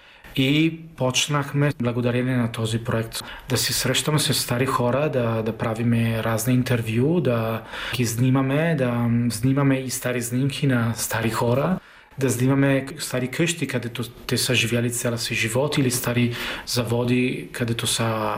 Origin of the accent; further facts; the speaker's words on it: Italy; Bulgarian is a second language; съм италианец, съм един режисьор на документално кино